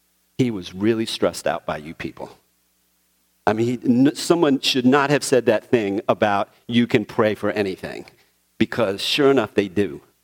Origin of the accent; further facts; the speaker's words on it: Puerto Rico; born there; also born or lived in United States / Brazil; Grew up all over the place. I was born in Puerto Rico. Lived all over the United States.